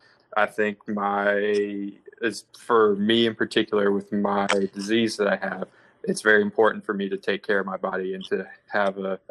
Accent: Florida, United States; some little more familiar grass growing up in Florida

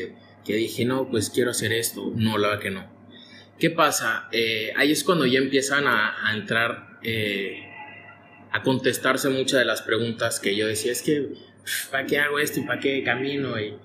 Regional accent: Naucalpan, State of Mexico, Mexico; yo pues nací en el DF, pero me crié y toda mi vida fue en el estado.

